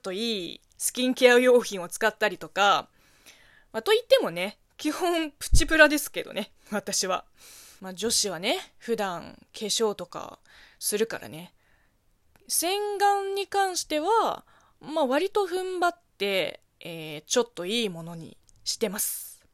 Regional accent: China; Japanese is a second language; now in Japan; です。この番組は中国生まれ中国育ちの

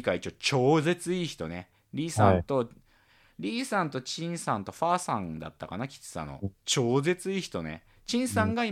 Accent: Maebashi, Gunma, Japan; 僕前橋出身だから高崎のことよく知んなかったんだけど

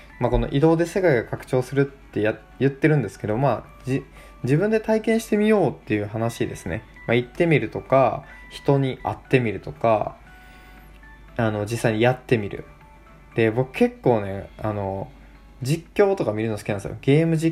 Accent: Kochi, Japan; moved away as an adult; now in Tokyo, Japan; 僕はもともと高知県生まれ高知県育ちで、ほんと20年2、3歳ぐらいまでずっと高知にいました。で就職して2年目で東京支社に配属になったので、そこからね高知という場所から東京に引っ越して

